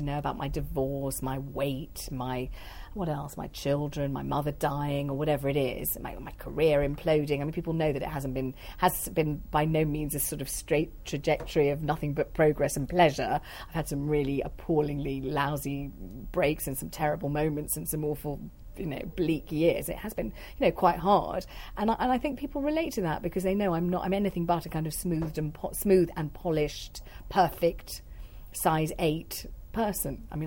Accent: London, United Kingdom; You know, I am a Londoner through and through. I've lived in the same sort of 6 miles of London my entire life.

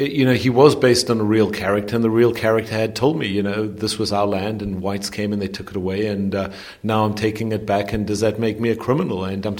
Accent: Johannesburg, Gauteng, South Africa; I grew up in Johannesburg. As I keep telling everyone, I was born in Hillbrow. I grew up in suburban Johannesburg.

